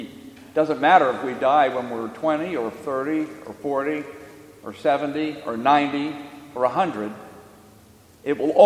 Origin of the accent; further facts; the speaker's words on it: Bethesda, Maryland, United States; When I was growing up in Bethesda, my family consisted of my mother and father and my brother and sister and I.